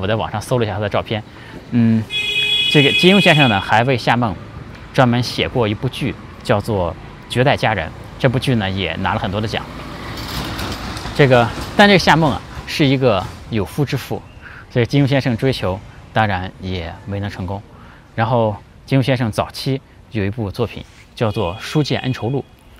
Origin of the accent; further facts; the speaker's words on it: China; 就好比你用我们中国人用甲午海战这种，或者是马关条约这种名称来命名我们最强的一个武器一样